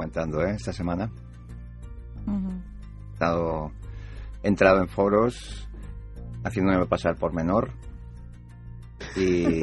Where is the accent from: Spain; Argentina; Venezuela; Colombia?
Spain; que a mí me orgullece como español